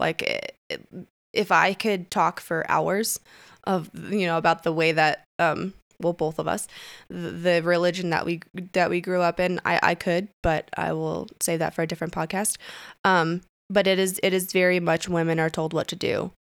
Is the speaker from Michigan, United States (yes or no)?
yes; Detroit, Michigan, United States; now in Denver, United States; through when I moved from Detroit to Denver, I just moved to Denver this year, yay